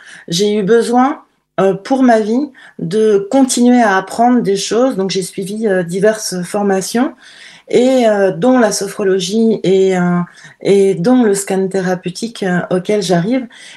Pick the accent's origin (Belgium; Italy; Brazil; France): France; Paris, Île-de-France; also born or lived in Caribbean / India; j'ai vécu à Paris, j'ai grandi à Paris, et j'ai commencé ma vie professionnelle dans le monde de la mode.